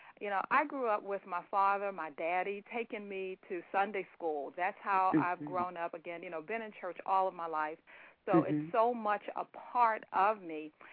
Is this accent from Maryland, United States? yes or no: yes; Baltimore, Maryland, United States; Well, I am a Baltimore native, born here, lived here, grown up here, been here all of my life. And actually, I love Baltimore, so I am a Baltimorean.